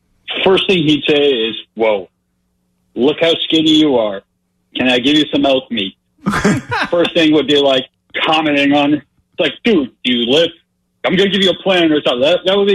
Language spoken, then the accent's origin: English; New York, United States; now in Syracuse, United States; I grew up in Rockland County. I had to move up to Syracuse for a job